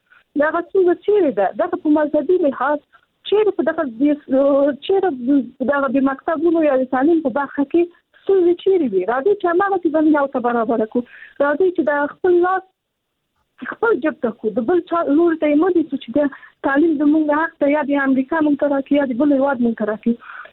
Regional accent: Afghanistan; زه خپله په افغانستان کې پیدا شوی، په افغانستان کې لویه سوم

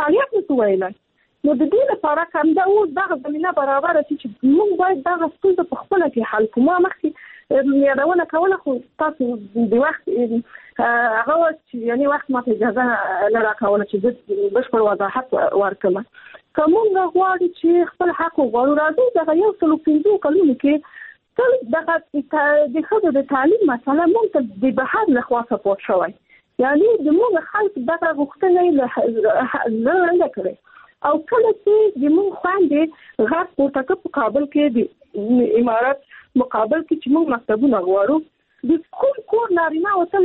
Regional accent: Afghanistan; زه خپل په افغانستان کې پیدا شوی په افغانستان کې لوی

